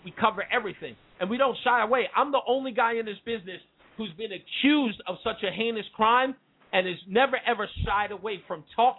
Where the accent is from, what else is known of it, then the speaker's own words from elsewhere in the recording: Queens, New York, United States; now in Morristown, United States; My mom moved out to Jersey City. We're originally from Queens. And my mom's moved out to Jersey City.